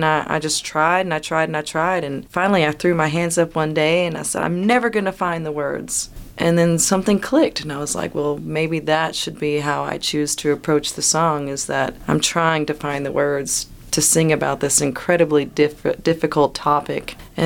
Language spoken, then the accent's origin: English; Lubbock, Texas, United States; And I actually grew up in the country somewhere between New Deal, Lubbock, and Shallow Water. And I went to New Deal schools